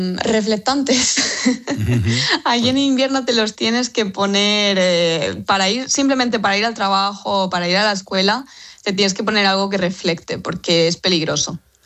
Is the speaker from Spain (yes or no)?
yes; Albatera, Valencian Community, Spain; Yo soy de Alicante, de un pueblecito que se llama Albatera, en la Vega Baja.